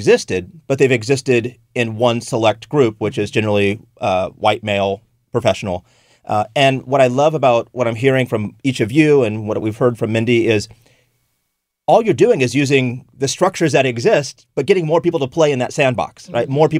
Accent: California, United States; now in St. Louis, United States; Well, you know, when I moved to St. Louis, I'm from California originally.

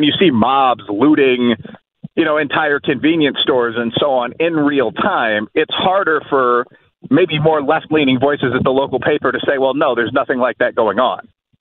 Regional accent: Chicago, Illinois, United States; now in Louisville, United States; You know, I'm from Chicago and live in Louisville, so we have very, very similar issues.

